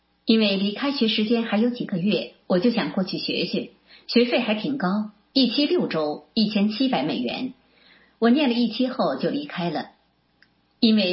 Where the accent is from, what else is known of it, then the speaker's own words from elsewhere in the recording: Wenzhou, Zhejiang, China; born there; 我出生在温州，这个地方从商氛围很浓厚，从小接触那些生意人